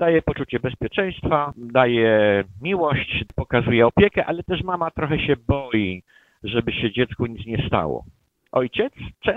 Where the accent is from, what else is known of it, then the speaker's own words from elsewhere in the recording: Lesser Poland, Poland; bo wychowywałem się w wiejskim domku w środku Ojcowskiego Parku Narodowego.